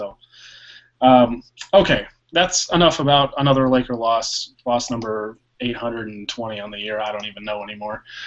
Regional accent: Boise, Idaho, United States; the LA Defenders, who were in my hometown of Boise, Idaho tonight, and I was there at the game

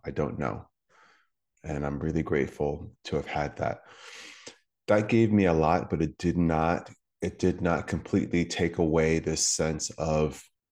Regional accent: Connecticut, United States; My early life, I grew up in Connecticut and I come from a small family, a small immediate family.

